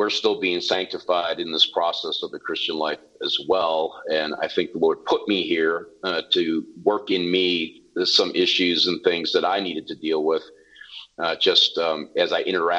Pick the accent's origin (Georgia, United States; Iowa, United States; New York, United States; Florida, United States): New York, United States; They clearly know that I'm a Yankee. I'm from New York and I have that type A thing.